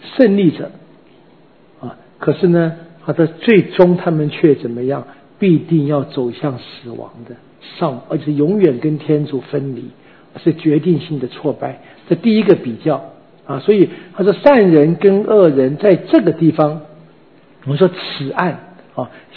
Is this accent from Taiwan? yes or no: yes; Taiwan; 说我们台湾话说怎么样